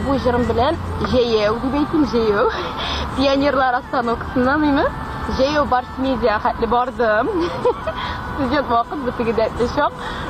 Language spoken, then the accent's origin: Tatar; Aznakayevo, Tatarstan, Russia; now in Kazan, Russia; Дөресен әйткәндә, мин үзем Азнакайда туып үстем. Мин туган ягым ул.